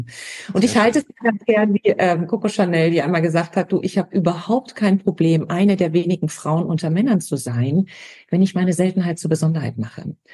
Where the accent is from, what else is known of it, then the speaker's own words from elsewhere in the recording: East Germany, Germany; Ich wollte nicht sagen, ich komme aus dem Osten, du hast irgendwie einen Stempel drauf.